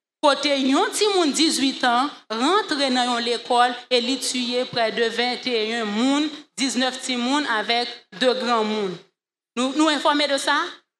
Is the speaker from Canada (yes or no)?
no; Haiti; Nous toucher et en tant que haïtien directement nous concerner.